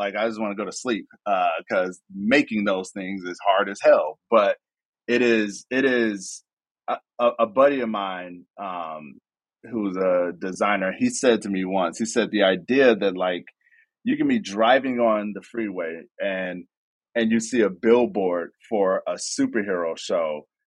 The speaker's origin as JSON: {"language": "English", "town": "Chicago", "region": "Illinois", "country": "United States", "tie": "born or raised there", "said": "as a black nerd growing up in Chicago, dude, the homies on the block, they had the dope Jordan shoes on"}